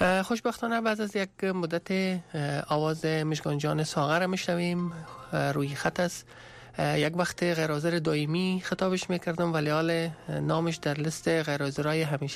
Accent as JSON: {"language": "Persian", "country": "Afghanistan", "moved": "yes", "said": "از روزی که از افغانستان آمدیم"}